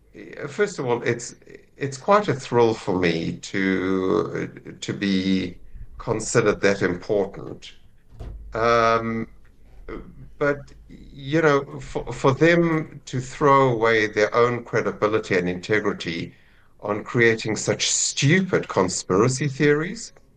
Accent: South Africa; now in United States; I'm not Israeli, I'm American. Mm. I'm ex-South African, but I'm American.

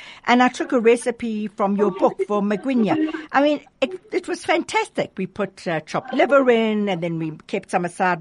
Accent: South Africa; So I walk in and I go, I'm from South Africa. This is a delicacy in the townships.

